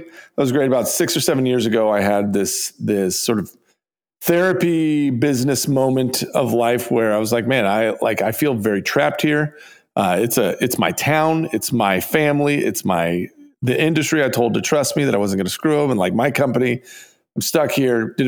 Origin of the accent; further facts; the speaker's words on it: Hamilton, Missouri, United States; building a quilt company that's in my hometown of Hamilton, Missouri, population about 1,500, and we employ about 400 people here.